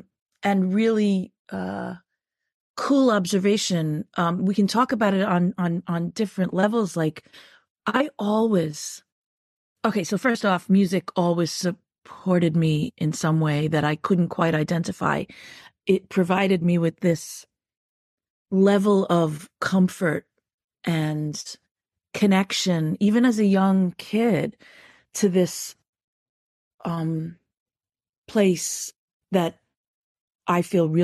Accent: New York, United States; I feel like I grew up Irish in New York, but there's also the other side of me that's 100% New Yorker

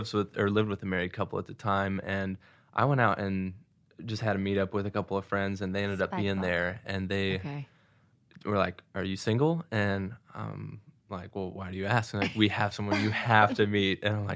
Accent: Seattle, Washington, United States; also born or lived in St. Louis, Missouri; So I grew up in Seattle, but then moved to St. Louis and then have been at school at University of Missouri.

